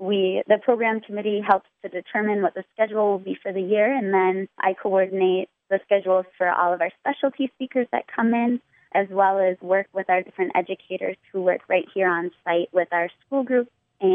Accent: Cameron, Wisconsin, United States; My background, I'm from the Cameron area

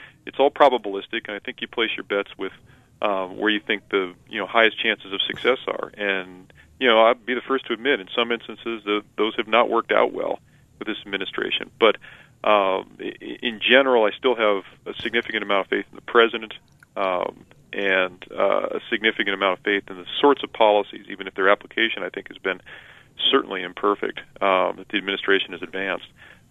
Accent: San Diego, California, United States; Well, I grew up in San Diego and went to school in Los Angeles at UCLA, and I get a lot of these emails from my friends.

